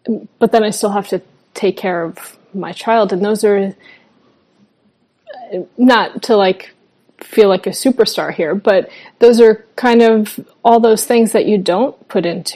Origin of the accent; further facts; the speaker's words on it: Long Island, New York, United States; Sure. I'm from Long Island, New York. My majority of my family is there.